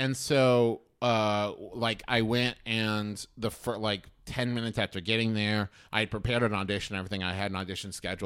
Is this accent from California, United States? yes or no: no; West Virginia, United States; And I was just going to go to Marshall, which is like the big college in my hometown, Marshall University.